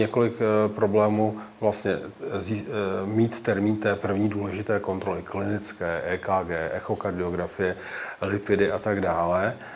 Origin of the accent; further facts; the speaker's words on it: Bohemian Forest, Czechia; Já jsem ze Šumavy